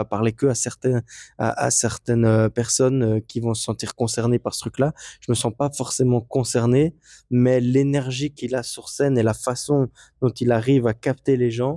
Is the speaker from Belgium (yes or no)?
yes; Anderlecht, Brussels-Capital Region, Belgium; Moi, j'ai grandi aussi à Anderlecht, donc je pouvais beaucoup plus facilement m'identifier à lui.